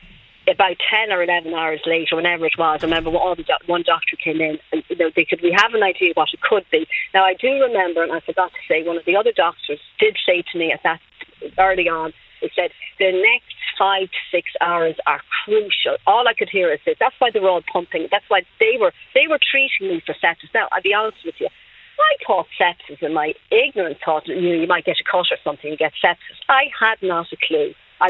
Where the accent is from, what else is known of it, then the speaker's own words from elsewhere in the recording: Dublin, Leinster, Ireland; now in Cavan, Ireland; I'm from Dublin, but I was brought into Cavan Hospital. I live in Cavan now at the moment.